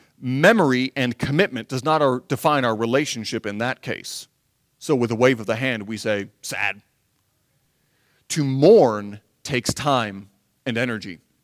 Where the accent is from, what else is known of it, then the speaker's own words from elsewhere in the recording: Michigan, United States; Most of you know I'm from Michigan, and I do actually like the cold.